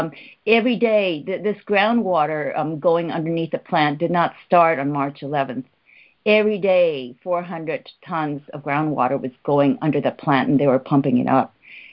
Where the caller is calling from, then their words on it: Kyoto, Japan; I'm speaking from Kyoto, Japan.